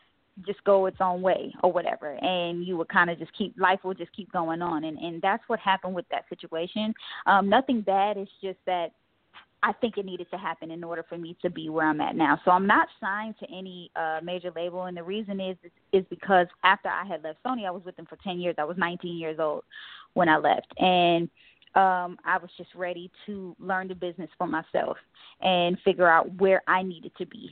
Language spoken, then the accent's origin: English; New York, United States; Yes, I'm born and raised in New York. Always home.